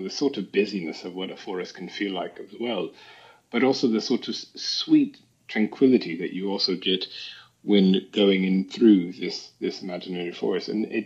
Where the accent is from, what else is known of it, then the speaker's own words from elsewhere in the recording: Charleston, South Carolina, United States; So we are both Southern boys. He grew up in Georgia and I grew up in Charleston.